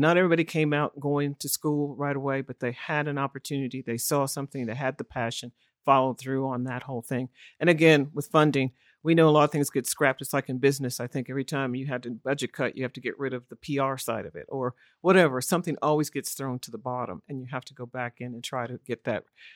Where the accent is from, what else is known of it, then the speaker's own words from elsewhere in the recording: Midwest, United States; I was raised in the Midwest, but I happened to see a textbook not long ago